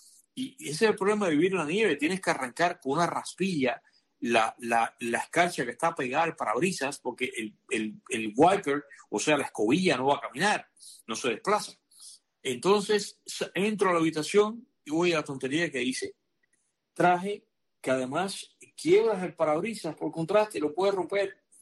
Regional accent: Cuba; now in Miami, United States; yo soy una persona cubano tropical, como tú que me estás escuchando, y aparte de eso vivo en Miami

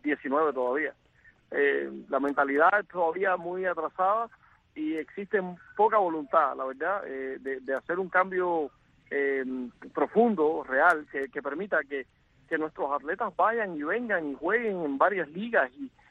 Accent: Cuba; como todo cubano.

